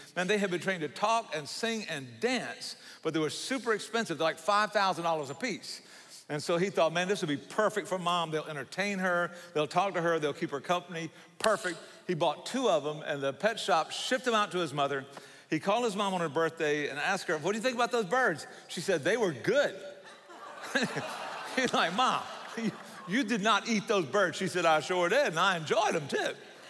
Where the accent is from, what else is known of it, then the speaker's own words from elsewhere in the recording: Savannah, Georgia, United States; accent: Southern; This is not an impediment. This is a Southern accent, okay? I'm from Savannah, Georgia, which is as far south as you can go.